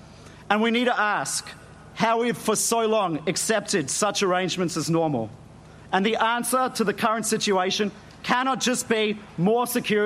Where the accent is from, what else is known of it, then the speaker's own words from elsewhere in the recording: Australia; As proud Australian Jews who love this country with every fibre of our being